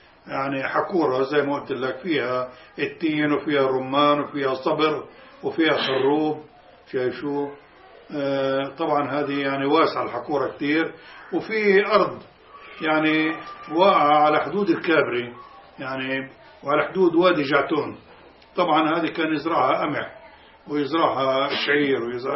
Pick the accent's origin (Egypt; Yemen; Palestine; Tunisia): Palestine; moved away; هلأ أنا بعد ما طلعنا من فلسطين سنة 48.